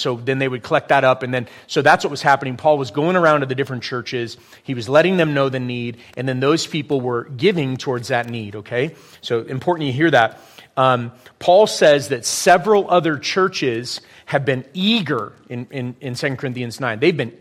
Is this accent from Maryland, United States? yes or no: no; California, United States; I grew up in California, and it was this Christian radio station.